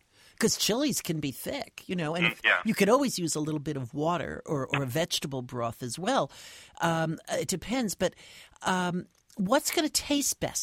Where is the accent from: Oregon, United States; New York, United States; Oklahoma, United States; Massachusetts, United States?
New York, United States; because I grew up in the New York area, and there was such a stress on dairy in that environment.